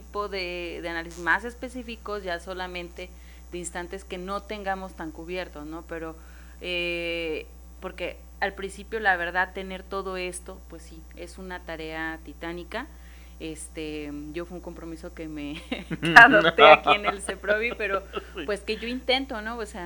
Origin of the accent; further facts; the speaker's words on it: Mexico; yo digo que hasta como mexicanos debemos de trabajar todos los días